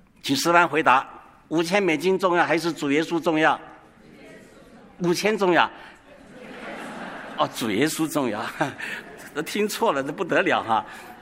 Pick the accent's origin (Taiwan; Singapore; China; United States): China; Fuzhou, Fujian; accent: Fuzhou dialect; 他是我老家附近的人，他是这个福建莆田的话是很难懂的，所以他们讲的话都很难懂。我是福州话是很好听的啊